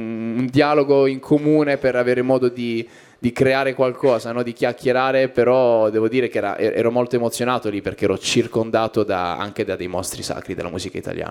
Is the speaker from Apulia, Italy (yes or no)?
yes; Bari, Apulia, Italy; Poi siamo entrambi di Bari, ci siamo frequentati